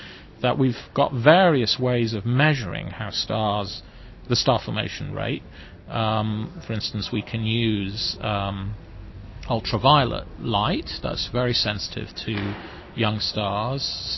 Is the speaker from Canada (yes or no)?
no; Wales, United Kingdom; So I was brought up in Wales, and there was a public library